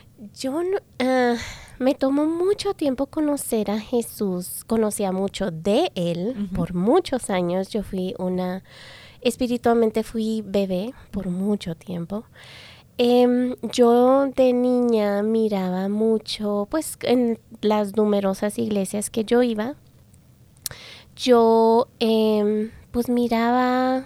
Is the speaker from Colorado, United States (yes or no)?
yes; Denver, Colorado, United States; Yo soy nacida y criada aquí en Denver, Colorado.